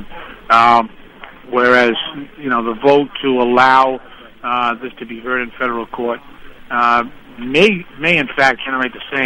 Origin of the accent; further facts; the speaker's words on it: Ireland; Look, I'm Irish. We've never looked kindly on starvation.